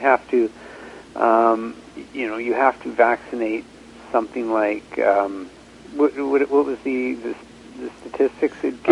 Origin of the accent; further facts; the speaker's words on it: British Columbia, Canada; being a Canadian